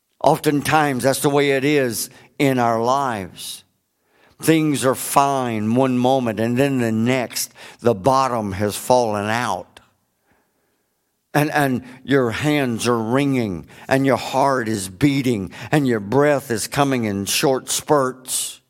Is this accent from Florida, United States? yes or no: yes; Florida, United States; I grew up on Lake Okeechobee down in South Florida, and it's 32 miles across by 30 miles wide.